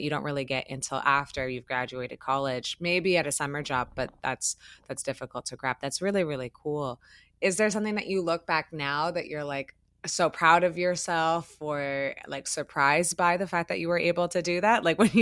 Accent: Canada; being like a North American and being a Canadian

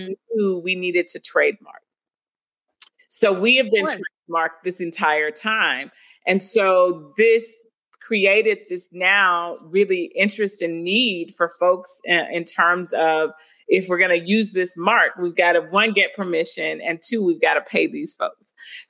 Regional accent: Mississippi, United States; So, one, growing up in Mississippi, of course, you know, when she finally syndicated, everybody knew about Oprah. But for us who were from Mississippi, we related because she was like kinfolk to us.

